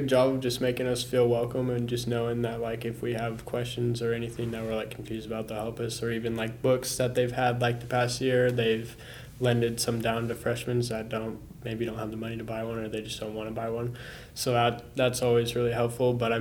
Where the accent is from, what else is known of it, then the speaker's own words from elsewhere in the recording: Spokane, Washington, United States; I'm just from Spokane right over here, so I knew about NIC